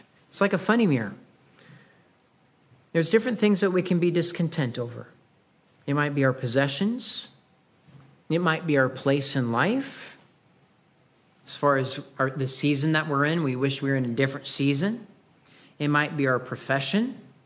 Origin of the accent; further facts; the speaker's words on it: Pacific Northwest, United States; And I love the sunshine days, and I'm from the Northwest, and so maybe rain doesn't discourage me as much as some other people who sometimes maybe move here.